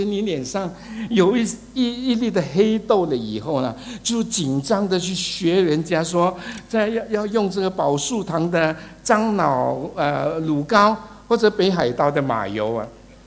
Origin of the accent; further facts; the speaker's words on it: China; 不是我们中国人认为说要有好风水啊